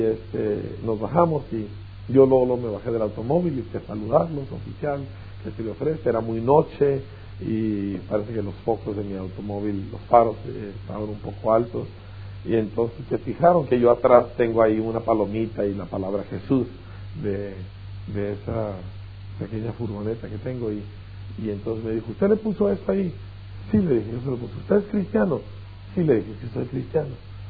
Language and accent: Spanish; Parral, Chihuahua, Mexico; del norte de México, yo vengo de Chihuahua. Chihuahua es donde fabricamos esos perritos pequeños. Vengo de una pequeña ciudad, aproximadamente 100,000 habitantes, que se llama Parral. Fue fundada por vascos, así que somos gente peligrosa.